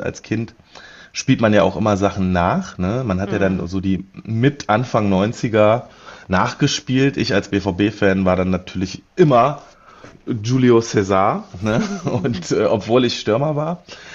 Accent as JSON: {"language": "German", "town": "Wernigerode", "region": "Saxony-Anhalt", "country": "Germany", "tie": "born there", "said": "Also ich bin in der DDR geboren, 1986 in Wernigerode, das liegt im Harz in Sachsen-Anhalt. Dort bin ich Sohn einer ostdeutschen Mutter und eines Vaters, der aus Sambia stammt, geworden."}